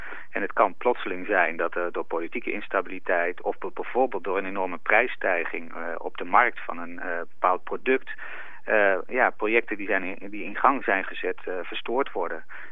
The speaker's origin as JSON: {"language": "Dutch", "country": "Netherlands", "tie": "born there", "said": "omdat ik het geluk heb dat ik ben geboren in Nederland."}